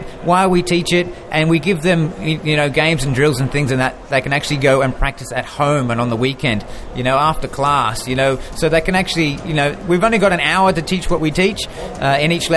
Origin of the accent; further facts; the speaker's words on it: Australia; Me being Australian and growing up in Australia